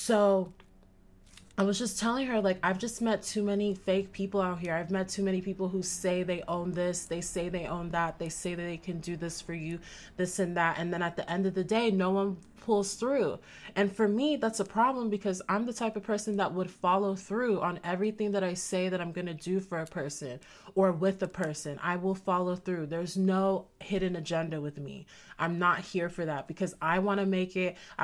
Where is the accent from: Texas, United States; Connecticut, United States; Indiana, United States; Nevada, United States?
Texas, United States; Like, I'm from Texas, man.